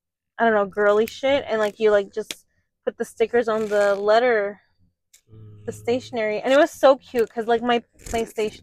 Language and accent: English; Manila, Metro Manila, Philippines; I didn't grow up in Mindoro. I grew up in Manila.